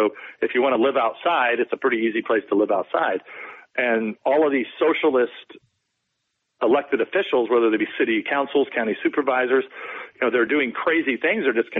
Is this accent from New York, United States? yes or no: no; California, United States; Newsom moved them all to the freeway in my hometown, moved them right where our festival was, just down the street on the freeway.